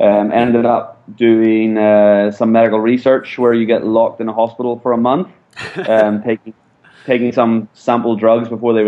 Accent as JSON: {"language": "English", "country": "Ireland", "tie": "born or raised there", "moved": "as an adult", "said": "so I'm from Ireland initially. I lived there until I was 18. And I grew up in quite a poor single-parent family in Ireland."}